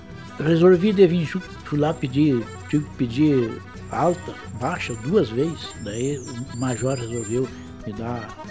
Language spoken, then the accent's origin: Portuguese; Herveiras, Rio Grande do Sul, Brazil; born there; Eu nasci no lugar que nós chamava, era Costa do Rio e Linha Forqueta. Então, era, naquele tempo, era distrito de Herveiro, o cartório era lá, mas era município de Santa Cruz. Agora, a cidade é de Herveiras.